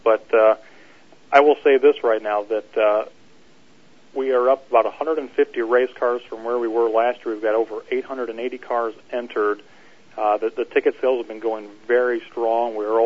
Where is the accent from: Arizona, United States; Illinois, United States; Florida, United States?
Illinois, United States; I'm from Illinois originally, but before Route 66 Raceway was built over there in Joliet, we would travel over here every weekend from 1995 through 2006, racing junior dragster.